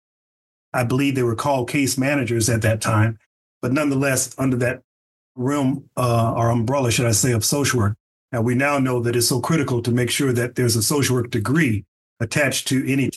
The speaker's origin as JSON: {"language": "English", "region": "the South", "country": "United States", "said": "And I'm originally from the South, and my family was a great influence."}